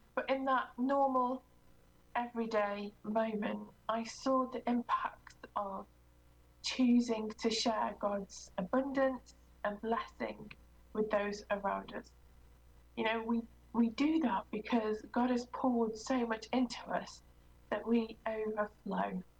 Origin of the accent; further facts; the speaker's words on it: United Kingdom; But being very British, I did the only reasonable option and ignored that request